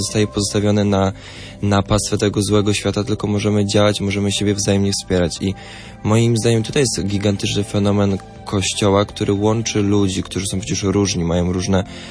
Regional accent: Częstochowa, Silesian Voivodeship, Poland; Ja w sumie jestem z Częstochowy, więc można powiedzieć w samym cieniu Jasnej Góry

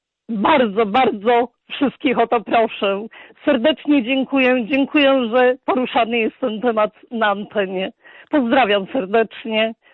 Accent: Działdowo, Warmian-Masurian Voivodeship, Poland; Pochodzę z gminy Działdowo, to jest Warmia i Mazury

